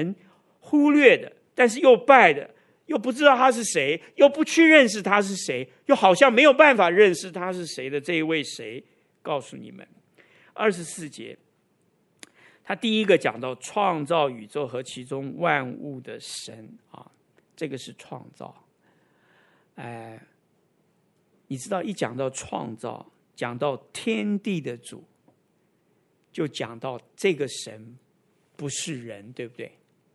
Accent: Taiwan; 跟我们台湾人拜神拜偶像是一样的

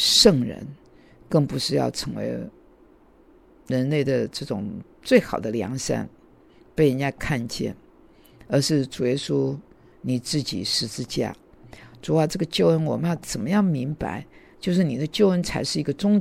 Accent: United States; 我觉得意大利的披萨不合适我们美国人来吃

